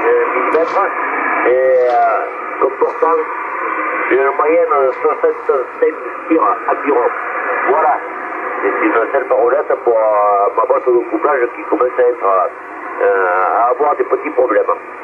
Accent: Quebec City, Quebec, Canada; C'est que je viens de Québec

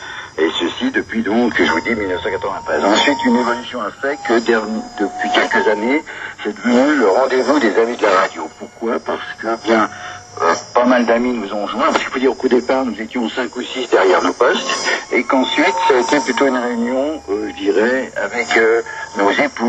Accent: France; je pense que chez nous en France, ils peuvent être dans les villes et qu'en campagne

